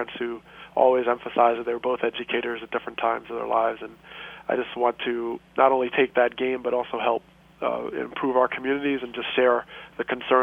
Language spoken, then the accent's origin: English; New Jersey, United States; We started at the church where I grew up in New Jersey.